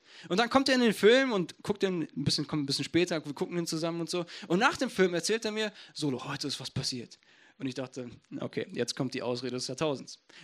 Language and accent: German; Essen, North Rhine-Westphalia, Germany; Ich komme aus Essen.